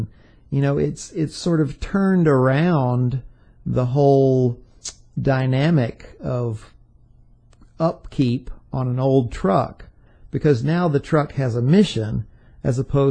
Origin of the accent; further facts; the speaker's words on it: Atlanta, Georgia, United States; There was a Catholic monastery in Conyers, Georgia, not too far from Atlanta, when I was growing up in Atlanta.